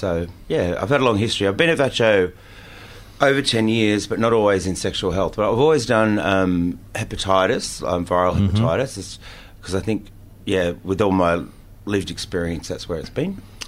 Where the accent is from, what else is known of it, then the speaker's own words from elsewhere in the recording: Wollongong, New South Wales, Australia; I grew up in Wollongong